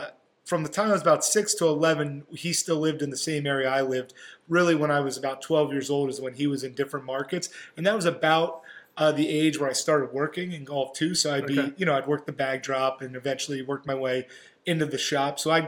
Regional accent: Pennsylvania, United States; I grew up in Pennsylvania, central Pennsylvania.

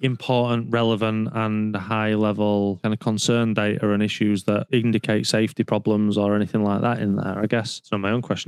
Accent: Yorkshire and the Humber, United Kingdom; I'm from Yorkshire, so I'm going to say I'm all right.

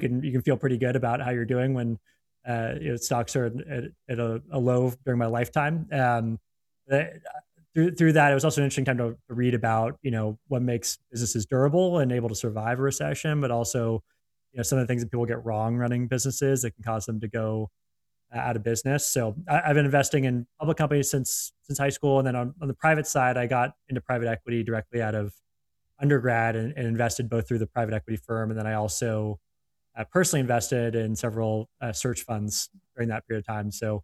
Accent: California, United States; So I grew up in the Bay Area, close by where the company is based today in San Francisco.

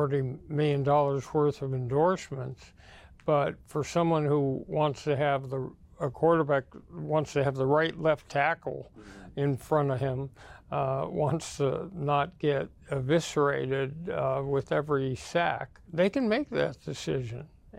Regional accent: Fresno, California, United States; And I come from Fresno, California. I'd like to be closer to my family.

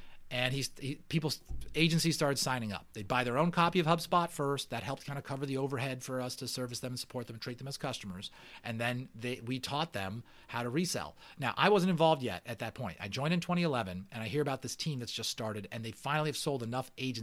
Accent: New England, United States; You know, growing up, I'm from New England.

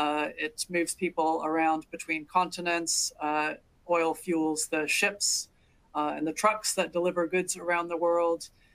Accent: Colorado, United States; now in Perth, Australia; Yeah, so I grew up in Colorado. So grew up with the mountains as part of my lifestyle, hiking in the summer, skiing in the winter. I have the privilege now of living in Perth, Western Australia

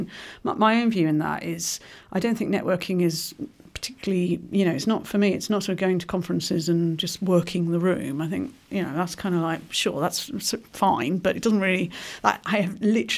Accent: Sunderland, North East England, United Kingdom; born there; Indeed, I was born in Sunderland

